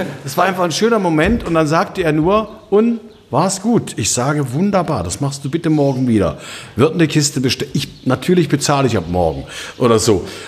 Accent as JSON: {"language": "German", "region": "East Germany", "country": "Germany", "tie": "born or raised there", "said": "Ich bin im Osten groß geworden und war sozusagen in der vorwendischen Zeit, also in den Jahren 85 bis 89, in Erfurt engagiert."}